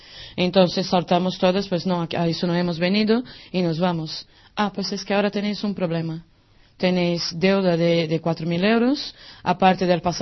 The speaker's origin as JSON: {"language": "Spanish", "country": "Brazil", "second_language": "Spanish", "moved": "as an adult", "lives_now": "Spain", "said": "Bueno, yo soy brasileña, ¿vale? Tengo 34 años. Yo tenía una vida buena en Brasil, pero como perdí el trabajo no podía seguir la universidad."}